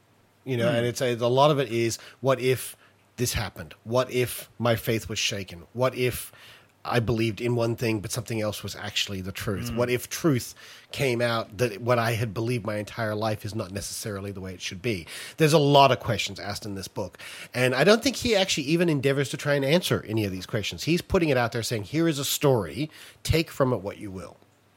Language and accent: English; United States; I'm from America, so I feel like I can speak.